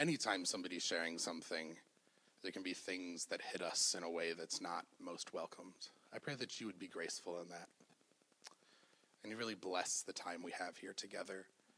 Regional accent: Evanston, Illinois, United States; So I grew up in Evanston, not too far away from here

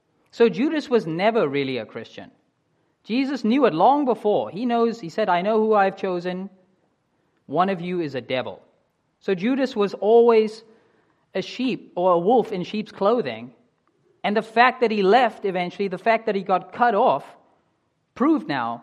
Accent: Cape Town, Western Cape, South Africa; in South Africa, I grew up in the Western Cape and Cape Town, and this is wine country.

